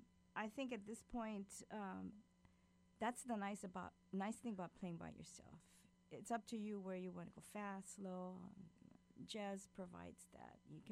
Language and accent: English; Hawaii, United States; We're both from the Big Island.